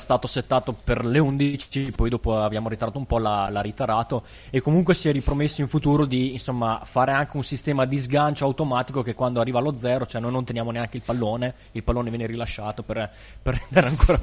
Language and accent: Italian; Emilia-Romagna, Italy